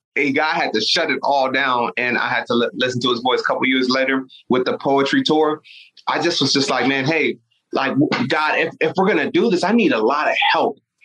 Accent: Nigeria; I didn't want to because I'm Nigerian and we like money.

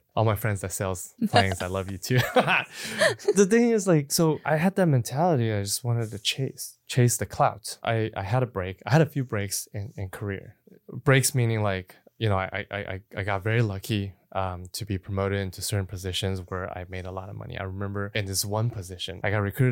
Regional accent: Arcadia, California, United States; I grew up in Arcadia.

